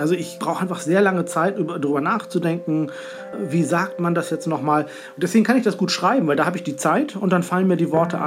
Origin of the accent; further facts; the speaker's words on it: Stade, Lower Saxony, Germany; moved away; Das ist halt einfach die Sprache meiner Kindheit, meiner Jugend, aus meiner Heimat, eben aus dem alten Land, aus Stade, aus Kedingen, also aus der ganzen norddeutschen Region.